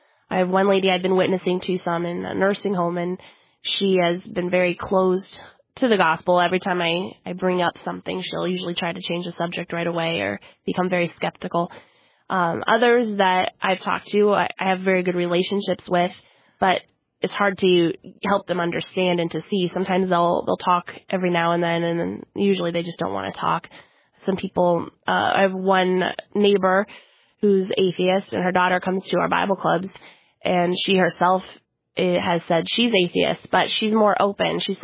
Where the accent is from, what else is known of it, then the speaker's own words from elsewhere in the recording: United States; A lot of people don't necessarily know when I'm talking to them that I'm from America if they don't know who I am.